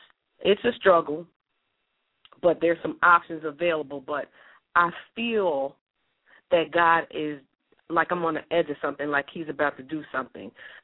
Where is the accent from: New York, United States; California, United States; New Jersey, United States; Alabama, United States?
New Jersey, United States; Morristown; I grew up in Morristown in Morris County.